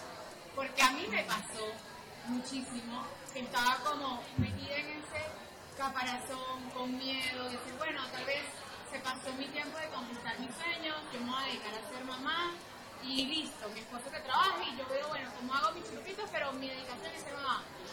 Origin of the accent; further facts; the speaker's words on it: Venezuela; now in Miami, United States; nosotras aquí como venezolanas